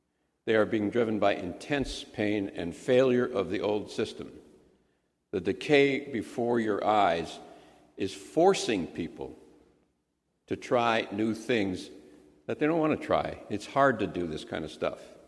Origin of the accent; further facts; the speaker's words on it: Wisconsin, United States; This is prehistory. I'm from Wisconsin.